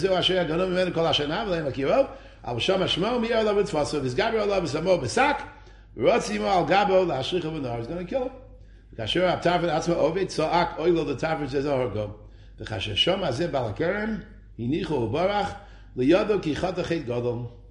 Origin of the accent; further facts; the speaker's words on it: Bronx, New York, United States; I grew up in the Bronx next to a Catholic church, Mamish next door.